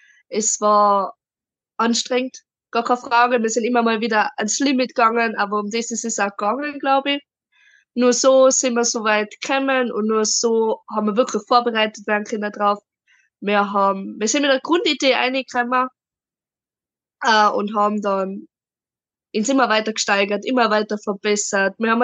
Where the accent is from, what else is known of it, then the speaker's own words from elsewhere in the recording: Wildschönau, Tyrol, Austria; Ich komme aus der Wiltschina im Unterland, arbeite im Alpenresort Schwarz in Memming, mache die Ausbildung zur Köchin, bin jetzt schon im dritten Lehrjahr inzwischen. 18 Jahre alt.